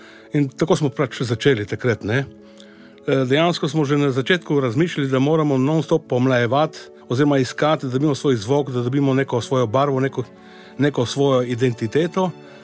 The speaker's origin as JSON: {"language": "Slovenian", "region": "Coastal–Karst", "country": "Slovenia", "said": "Jaz sem iz Krasa, edini Krašovc, recimo od samega začetka in še zmeraj edini."}